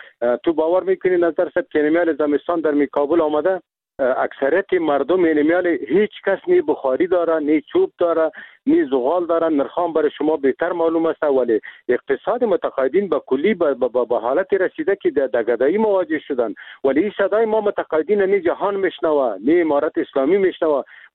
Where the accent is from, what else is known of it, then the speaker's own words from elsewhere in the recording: Afghanistan; ما خود مسلمان هستیم، ما افغان هستیم، از این ملت هستیم، این میجه زندگی کردیم، در میجه تولد شدیم، به می خاک و به می وطن ما خدمت کردیم.